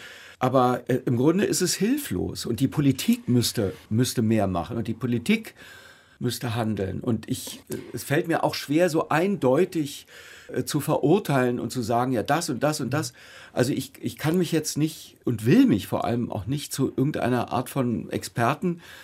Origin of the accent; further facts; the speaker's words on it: Germany; Ich bin natürlich in meiner Generation und als Deutscher, für mich ist es immer noch, obwohl ich diese ganzen Berichte wahrnehme, letztendlich doch irgendwie noch irgendwie abstrakt, der Krieg.